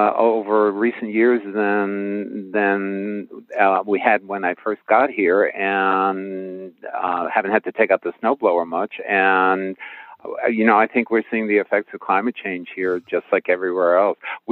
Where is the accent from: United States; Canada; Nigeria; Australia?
United States; New York City, New York; Well, you know, I grew up in New York City, so you have certain ideas of what would be success